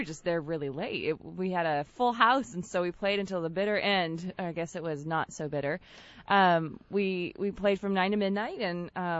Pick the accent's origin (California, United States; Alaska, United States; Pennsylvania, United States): Alaska, United States; Sitka; I'm from Sitka, which is a little town on an island. And it was a great place to grow up